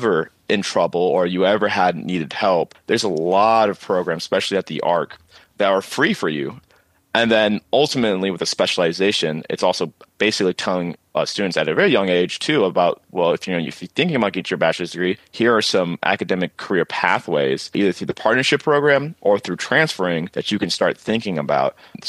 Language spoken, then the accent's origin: English; Lorain, Ohio, United States; I'm a kid out from Ohio. You know, I grew up in Lorain, and now I'm at Columbia University Medical Center in this prestigious college.